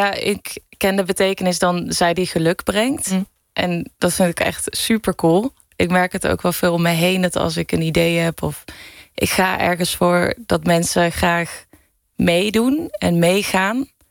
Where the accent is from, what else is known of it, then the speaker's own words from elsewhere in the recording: North Brabant, Netherlands; ik kom uit een gezin van 5 in Brabant. En het is een heel klein stadje.